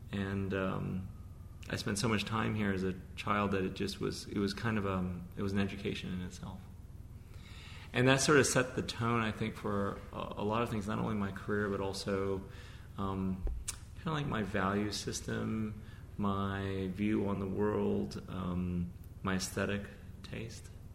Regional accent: Honolulu, Hawaii, United States; I was raised on St. Louis Heights as a boy. And more importantly for the people who are listening, I went to University Lab School as a school student.

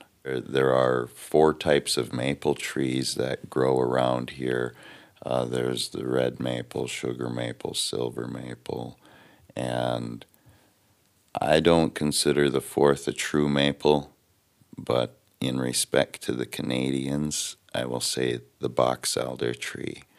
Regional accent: White Earth, Minnesota, United States; from White Earth Indian Reservation

